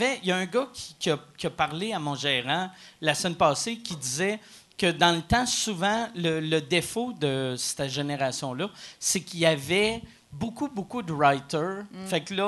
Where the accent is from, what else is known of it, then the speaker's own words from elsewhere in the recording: Quebec City, Quebec, Canada; moi je viens de Québec, puis tu sais, les Anglais à Québec, il y avait, tu sais, on n'était même pas 5 000